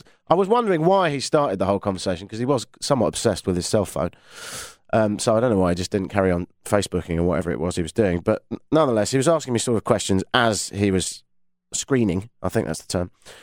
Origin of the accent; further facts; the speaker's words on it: England, United Kingdom; Shoot me, I'm English.